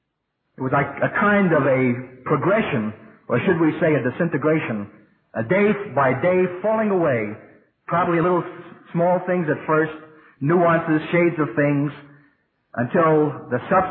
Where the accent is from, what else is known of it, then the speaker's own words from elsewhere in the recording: New York City, New York, United States; which is my hometown, New York City.